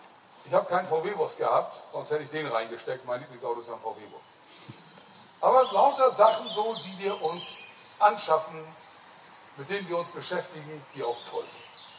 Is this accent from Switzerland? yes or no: yes; Switzerland; als Schweizer muss ich auch mal Schweizer Produkte vorstellen